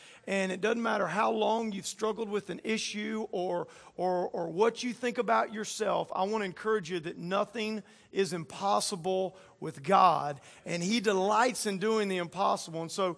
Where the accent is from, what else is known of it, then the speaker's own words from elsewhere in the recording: Louisiana, United States; I grew up in South Louisiana, and one of my favorite fishing spots was where the mouth of the Mississippi River emptied out into the Gulf of Mexico